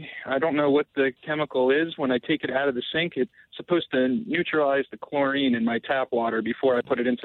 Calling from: Philadelphia, Pennsylvania, United States; I'm calling from East Falls in Philadelphia here

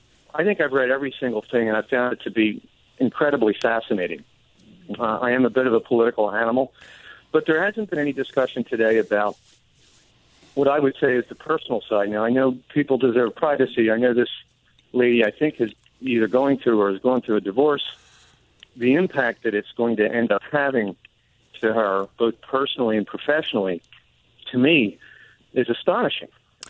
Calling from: Haddon Heights, New Jersey, United States; I'm from the People's Republic of Haddon Heights.

